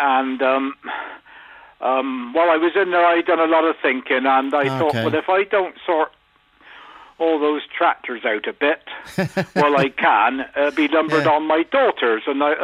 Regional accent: South West England, United Kingdom; born there; Oh, of course I was born into farming, yes. I was not born in Devon, I was born in Somerset.

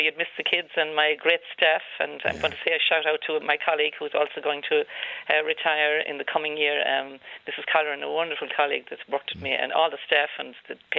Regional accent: County Clare, Ireland; I'm from County Clare, and as I'm speaking to you here, I'm looking out an absolutely beautiful vista on Loughrea in East Clare, fabulous part of County Clare

